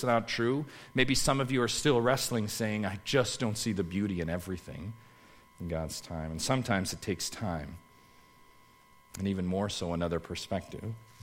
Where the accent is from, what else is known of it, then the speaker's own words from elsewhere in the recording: Canada; sometimes I just take it for granted as a Canadian sometimes